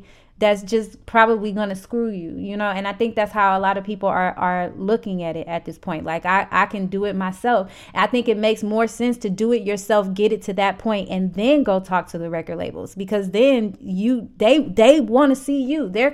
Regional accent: St. Louis, Missouri, United States; Like, and St. Louis really supports their local artists, and that's another thing I appreciate about my hometown.

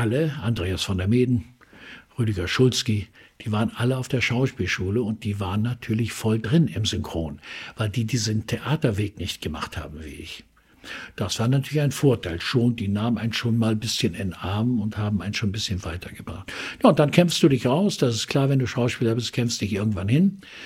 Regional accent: Kiel, Schleswig-Holstein, Germany; Nur es wusste keiner, dass ich aus Kiel komme.

